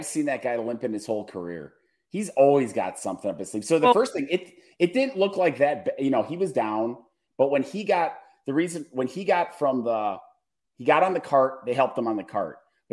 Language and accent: English; Milwaukee, Wisconsin, United States; I'm from Milwaukee. No one has a problem with Milwaukee.